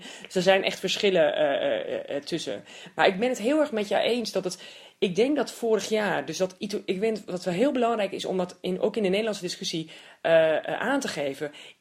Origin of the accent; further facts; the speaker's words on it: Netherlands; Ik ben natuurlijk ook als Nederlander opgevoed. Mijn man is trouwens wel Spaans.